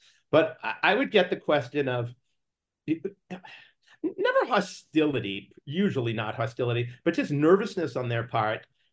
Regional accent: Boston, Massachusetts, United States; I grew up in Boston and Harvard was in the air.

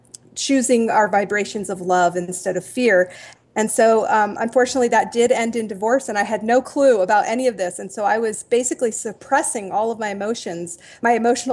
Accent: England, United Kingdom; also born or lived in Japan; I was born in Japan, and then we went several other places, and I ended up in England where I grew up.

